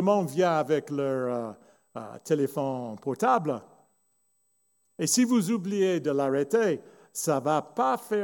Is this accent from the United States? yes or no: yes; United States; French is a second language; now in France; même si nous sommes d'origine américaine, nous sommes des Français du cœur. Et même quand nous sommes aux États-Unis, je dis aux gens, je ne suis pas un baptiste américain, je suis un baptiste français.